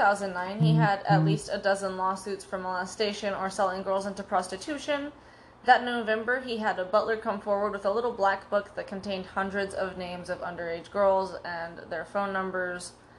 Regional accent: New Mexico, United States; We're from New Mexico, we're ranked 49th for education, it's alright.

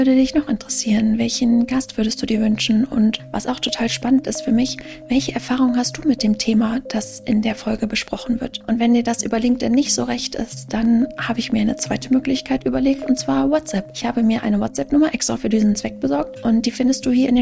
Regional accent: Königswinter, North Rhine-Westphalia, Germany; ich komme ursprünglich aus Königswinter. Das ist direkt gegenüber, eins links, eins rechts rheinisch. Und so von Rheinländer zu Rheinländer geht es meistens ganz gut.

